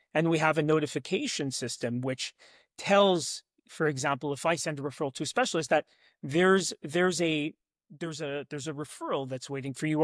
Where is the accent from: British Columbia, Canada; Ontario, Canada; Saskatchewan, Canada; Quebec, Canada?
Quebec, Canada; Montreal; So coming out of dental school, I did a residency in my hometown of Montreal for a year.